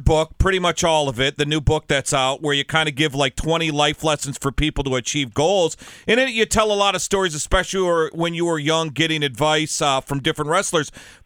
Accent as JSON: {"language": "English", "region": "Minnesota", "country": "United States", "tie": "born or raised there", "said": "I call them, like, soccer and hockey snobs. I grew up in Minnesota. We don't have that."}